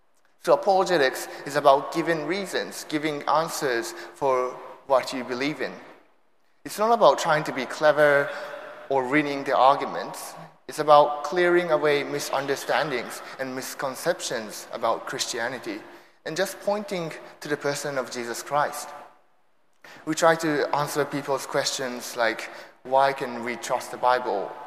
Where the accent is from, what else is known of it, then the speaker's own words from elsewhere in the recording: Kyoto, Japan; accent: mixture of Japanese, American and British; English is a second language; also born or lived in United States / United Kingdom; now in Singapore; I'm originally from Japan. I was raised in Kyoto. I lived in America when I was little, and I just finished studying theology at Oxford in the UK. So that's why I have a mixture of Japanese accent, American accent, British accent, and now I'm working on my Singaporean